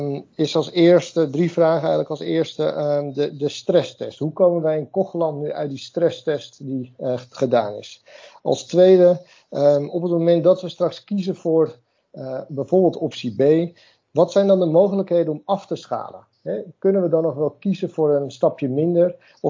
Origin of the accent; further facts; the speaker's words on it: Netherlands; Volgens mij zijn wij Nederlanders het volk wat het meeste oververzekerd is van de wereld.